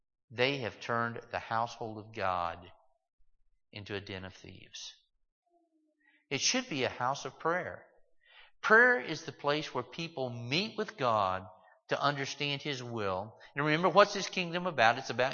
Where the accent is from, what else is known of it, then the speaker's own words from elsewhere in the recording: Kentucky, United States; Brent, that's about the size of the farm we grew up on in West Kentucky.